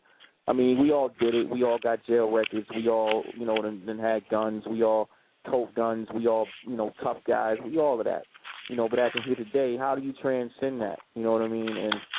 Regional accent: Baltimore, Maryland, United States; because, you know, I'm from here. You know, this is I'm born and bred in Be More City

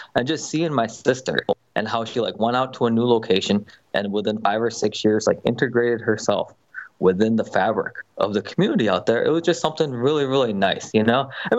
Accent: Buffalo, New York, United States; You know, I grew up in Buffalo, New York. You know, we love the Bills, and you know, watching the games is always something that me and my family would do together.

